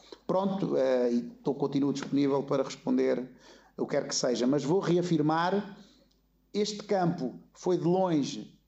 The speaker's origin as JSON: {"language": "Portuguese", "town": "Alcobaça", "region": "Leiria", "country": "Portugal", "said": "eu sou de uma zona de Alcobaça, ali perto da Serra dos Candeeiros"}